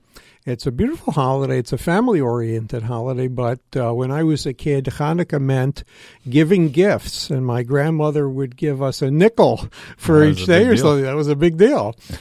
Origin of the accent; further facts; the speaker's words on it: Brooklyn, New York, United States; I grew up in New York City in Brooklyn, New York, and lived in a Italian Catholic and Jewish neighborhood where we live comfortably with our Christian neighbors.